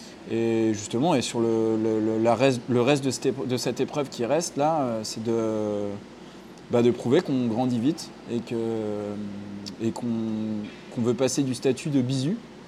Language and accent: French; France; je suis un bon français